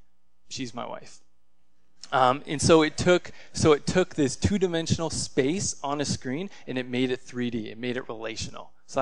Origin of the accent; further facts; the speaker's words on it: Hamilton, Ontario, Canada; because she's not from Hamilton. I'm from Hamilton. I stay here.